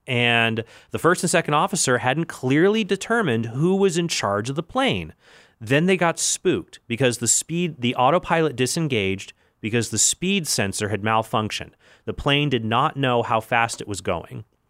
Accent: United States; I prefer Boeing, but I'm an American guy, so what do you expect?

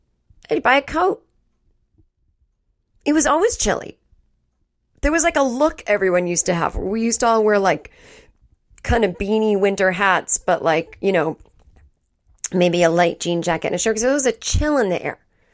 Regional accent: East Coast, United States; I'm from the East Coast. I don't mind the weather.

